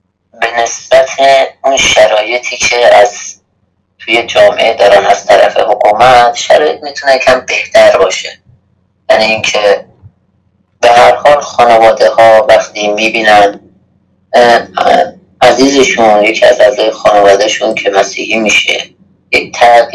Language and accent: Persian; Iran; ما هم ایرانی هستیم هم مسیحی